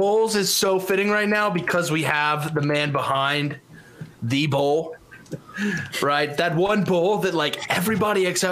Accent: Texas, United States; You can tell I'm from Texas because I said y'all.

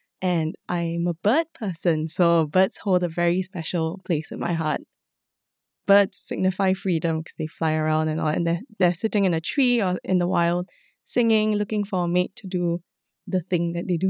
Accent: Singapore; now in Malaysia; I'm from Singapore. I'm currently based in Malaysia.

